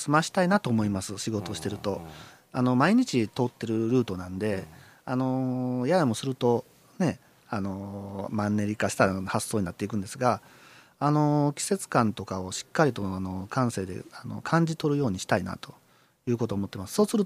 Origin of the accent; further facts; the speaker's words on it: Kyoto, Japan; 自分のふるさとで先祖伝来の土地なので、実は支流なんです、京滝川っていうのは、保津川の支流の川なんですけど